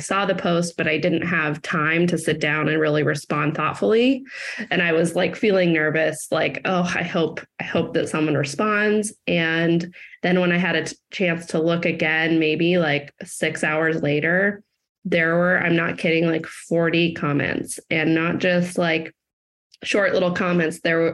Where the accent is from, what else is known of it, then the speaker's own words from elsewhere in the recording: Seattle, Washington, United States; also born or lived in Georgia; So I'm from Seattle, Washington area, and had moved with my boyfriend down to Georgia.